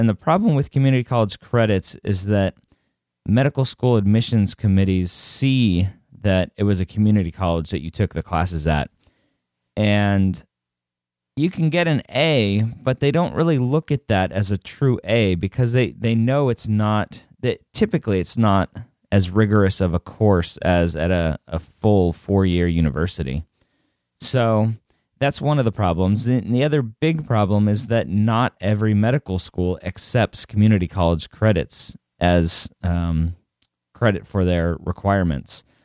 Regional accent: Redondo Beach, California, United States; Yeah, I grew up in Redondo Beach.

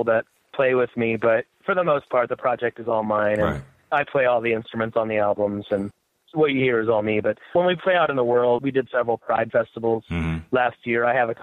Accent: Indiana, United States; I'm from Indiana.

